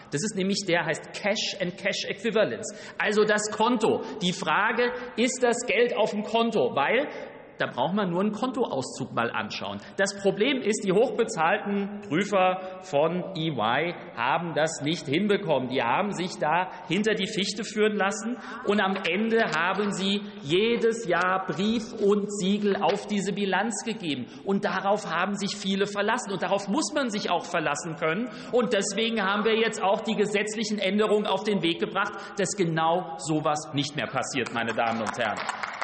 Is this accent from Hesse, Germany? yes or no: yes; Hesse, Germany; ich komme aus Hessen.